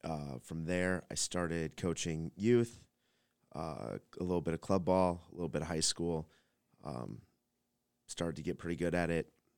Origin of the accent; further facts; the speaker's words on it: Las Vegas, Nevada, United States; So I grew up in Las Vegas, Nevada.